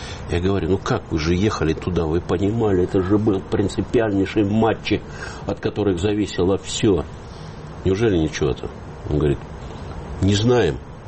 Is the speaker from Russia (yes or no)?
yes; Novosibirsk, Novosibirsk Oblast, Russia; Да, я из Новосибирска в хоккей играл